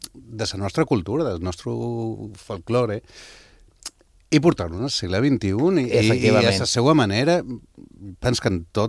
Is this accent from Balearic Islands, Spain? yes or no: yes; Balearic Islands, Spain; com a persona que s'emociona amb la música, però també com a eivissenc.